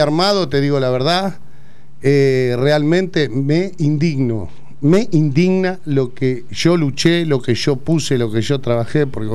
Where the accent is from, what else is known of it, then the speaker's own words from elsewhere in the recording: Argentina; porque somos argentinos